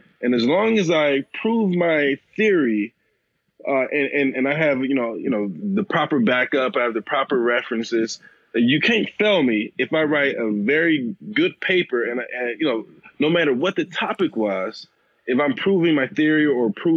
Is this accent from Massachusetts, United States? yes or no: no; Detroit, Michigan, United States; So I grew up in Detroit, west side of Detroit. I went to high school at Cass Tech and went to University of Michigan for undergrad.